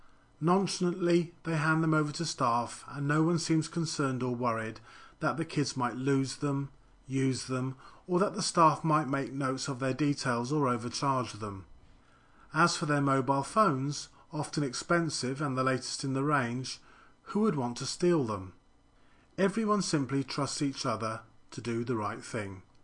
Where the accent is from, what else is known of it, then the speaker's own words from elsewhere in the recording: United Kingdom; now in South Korea; I do feel one is less likely to be a victim in Korea than in the UK, my home country